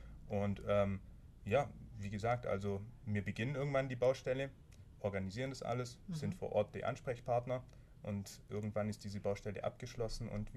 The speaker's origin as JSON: {"language": "German", "town": "Markdorf", "region": "Baden-Württemberg", "country": "Germany", "said": "Ich komme aus Markdorf"}